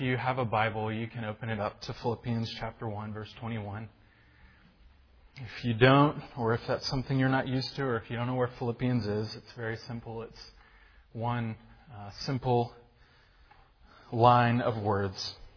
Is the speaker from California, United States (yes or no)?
no; Brooklyn, New York, United States; I'm from Brooklyn, New York.